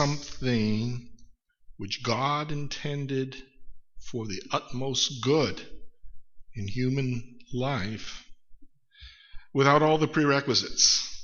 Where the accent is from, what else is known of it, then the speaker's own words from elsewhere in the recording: United States; You know, I used to think, I grew up in the United States, that there wasn't much interest in witchcraft amongst people.